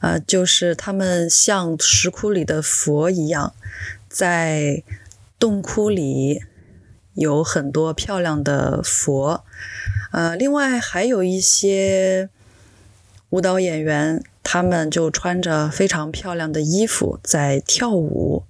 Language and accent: Chinese; Lanzhou, Gansu, China; 我从我的老家兰州坐飞机去敦煌需要1.5小时。